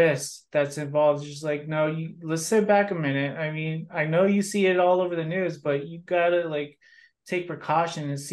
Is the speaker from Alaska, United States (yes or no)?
no; El Paso, Texas, United States; I'm actually from Texas, El Paso part. So it'd be like going back home to see family and things like that.